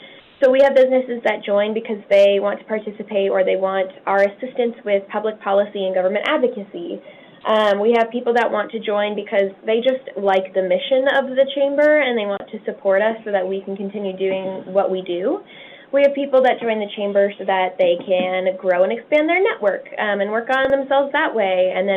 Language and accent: English; Missouri, United States; I came from Missouri. I lived on a farm, and I was a small town. Actually, I grew up like right in the middle of town, but we moved out to the country when I was in high school.